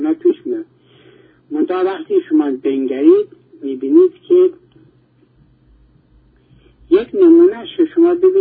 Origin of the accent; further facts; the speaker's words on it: Iran; moved away; به عنوان یک سپاهی حرفه‌ای آزادی، به عنوان یک ایرانی، از دور دستان ضمن سلام به دماوند